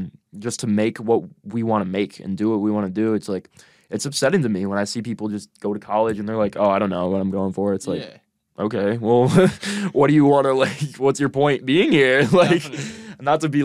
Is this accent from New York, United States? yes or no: yes; Cortland, New York, United States; I'm from Cortland. So if anybody knows Cortland, you all know a lot about that, I'm sure.